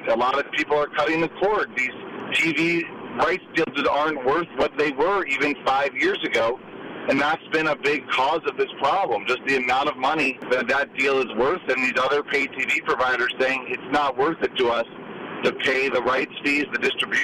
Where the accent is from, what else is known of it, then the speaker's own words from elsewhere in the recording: New York, United States; You know, I'm from New York, and we've had this happen with the Yankees.